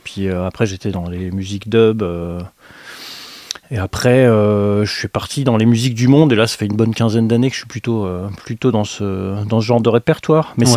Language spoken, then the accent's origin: French; France; born there; Je suis d'origine de ex-Yougoslavie, donc voilà, même si je suis né en France